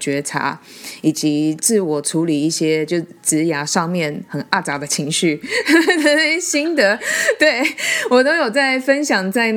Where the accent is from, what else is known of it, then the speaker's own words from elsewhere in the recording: Taiwan; also born or lived in United States; 那我是刚从美国搬回台湾，那我先前呢在美国有大概长达约十年的职涯